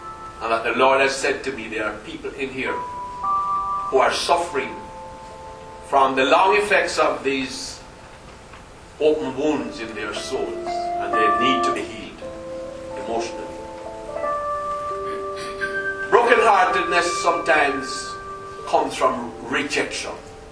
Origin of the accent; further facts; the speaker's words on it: United Kingdom; We say Isaiah. We are British.